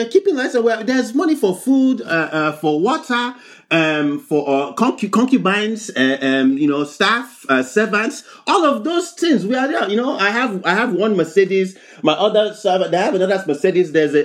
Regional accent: Nigeria

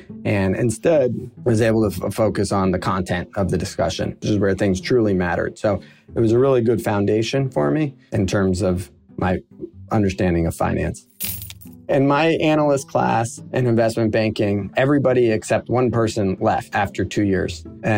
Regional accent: Florida, United States; Growing up in Florida, my brother and I would have conversations when we were younger about, wouldn't it be fun to start a business together?

